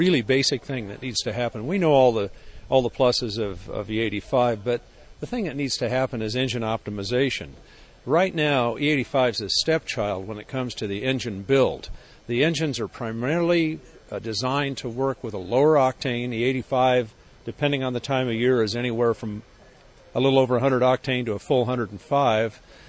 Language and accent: English; California, United States; I'm a Californian. There's no ED5 out here.